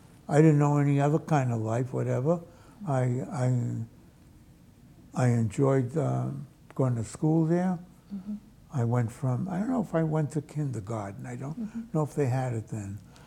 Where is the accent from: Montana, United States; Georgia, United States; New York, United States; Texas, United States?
New York, United States; born there; now in Holbrook, United States; I was born in the Bronx, New York.